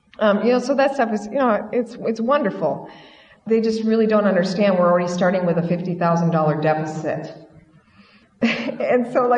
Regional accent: United States; You know, we grew up in America. We like nice things.

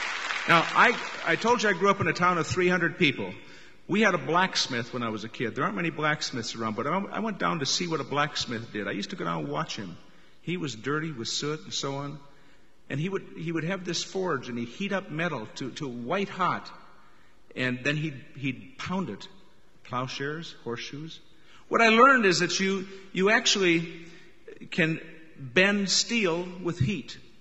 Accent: North Dakota, United States; I come from Western North Dakota. I told you we raised horses, some cattle, and I represent ranchers.

